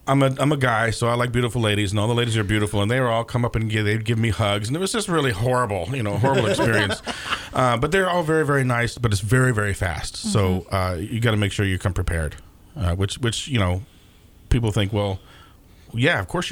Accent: Lynchburg, Virginia, United States; So I want to bring it back to Lynchburg and show my hometown folks, hey, I'm actually doing something.

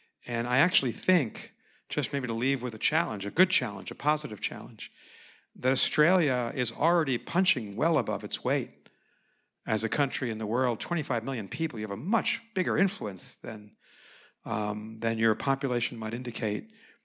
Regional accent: United States; Well, as an American, you have to keep reminding most Americans support the United Nations.

